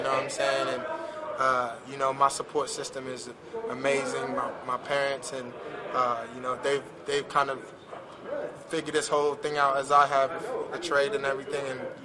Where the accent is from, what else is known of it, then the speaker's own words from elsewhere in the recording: Texas, United States; I mean, I won't lie, you know, growing up in Texas, in my household, the Cowboys were on the TV quite a bit.